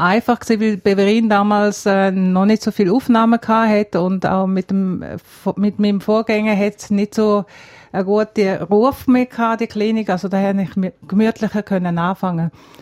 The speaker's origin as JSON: {"language": "German", "country": "South Africa", "tie": "born or raised there", "said": "Ich bin jetzt kürzlich eben in Südafrika gewesen. Das ist eigentlich mein Heimatland. Ich bin dort geboren und bin als Kind schon mit meinen Eltern im Krügerpark gewesen."}